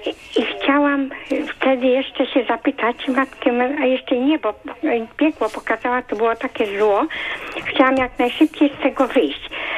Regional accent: Lubicz, Kuyavian-Pomeranian Voivodeship, Poland; ja jestem z Lubicza.

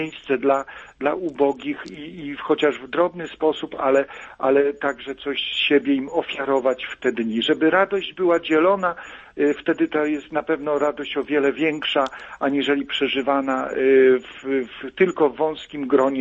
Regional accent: Podlaskie Voivodeship, Poland; Pani redaktor, ja wychowałem się na wsi, tutaj na Podlasiu.

